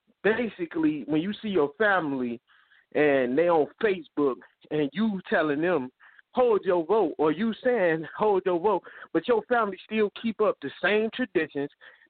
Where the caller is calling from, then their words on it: Chicago, Illinois, United States; Hey, what's up, Jason? This is … from Chicago.